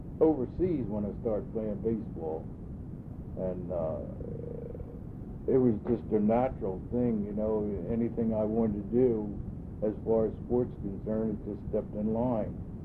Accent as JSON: {"language": "English", "town": "Perryville", "region": "Maryland", "country": "United States", "tie": "born there", "said": "I was born in Perryville, Maryland."}